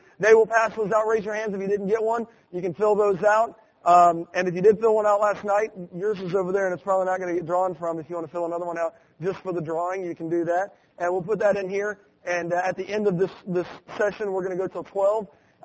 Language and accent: English; Pensacola, Florida, United States; I am from Pensacola, Florida, and I love Florida weather, too